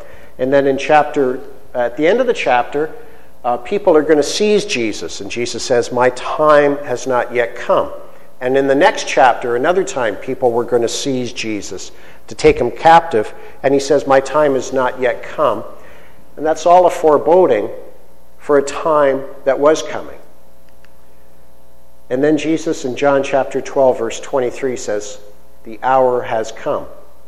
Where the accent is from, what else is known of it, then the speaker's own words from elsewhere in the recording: Canada; I was very glad I'm Canadian.